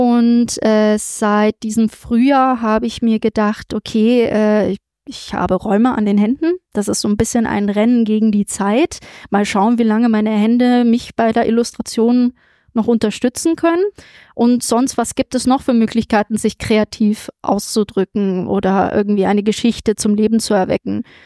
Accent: Germany; accent: German; dass sich mein deutscher Akzent zum Beispiel ein bisschen reduzieren lässt

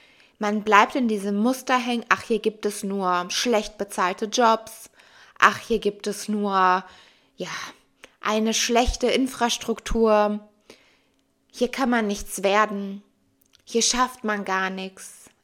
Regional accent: Athens, Attica, Greece; moved away; ich würde niemals nach Athen ziehen, obwohl ich dort einen großen Teil meiner Kindheit verbracht habe

